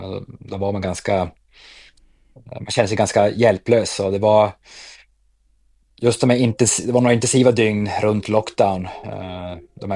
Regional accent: Sweden; now in Wuhan, China; nu ledde jag i Wuhan och alla andra där ledde som vanligt i stort sett, och hemma i Sverige till exempel så var det fullständigt kaotiskt och mitt i en pandemi.

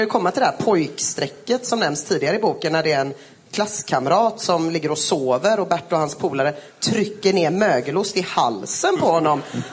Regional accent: Gothenburg, Västra Götaland County, Sweden; Men jag är från Göteborg och det finns mycket amfetamin där.

